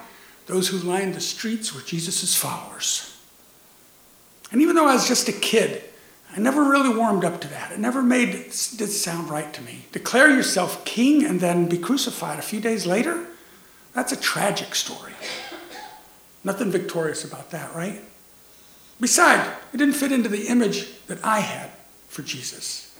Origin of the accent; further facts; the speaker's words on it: Orlando, Florida, United States; a Catholic boy growing up in Orlando, Florida. Pre-Disney, by the way. Lots of orange groves. And I was full-on Catholic, altar boy and all.